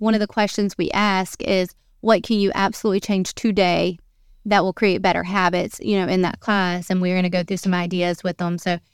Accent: Georgia, United States; But I'm from Georgia, you know?

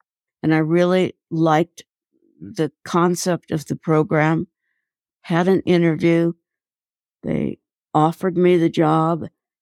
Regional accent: Danville, California, United States; I grew up in Danville, California, in the East San Francisco Bay Area, horseback riding, hiking, being gone from dawn to dusk.

